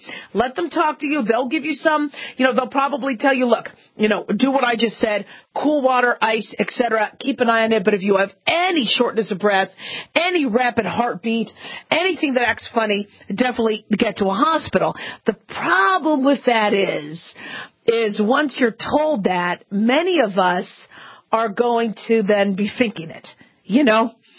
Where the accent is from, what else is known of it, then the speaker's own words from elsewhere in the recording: Phoenix, Arizona, United States; I grew up in Phoenix, Arizona, and, scorpions were all over the place.